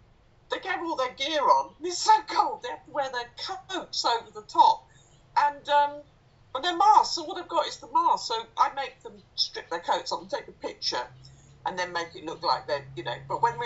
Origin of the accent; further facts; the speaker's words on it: East of England, United Kingdom; I was brought up in Suffolk where all the American bases are. So we had a lot of Americans live in the village where we were.